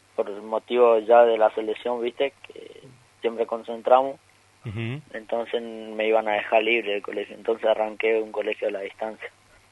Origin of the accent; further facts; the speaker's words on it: Wanda, Misiones, Argentina; now in Buenos Aires, Argentina; La verdad, la gente de mi pueblo siempre son muy buenos y siempre me apoyan.